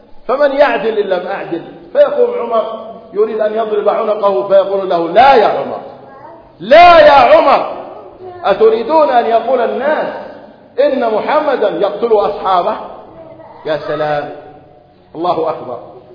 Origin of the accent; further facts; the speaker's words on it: Gaza Strip, Palestine; يعني احنا من غزة نتعصب لغزة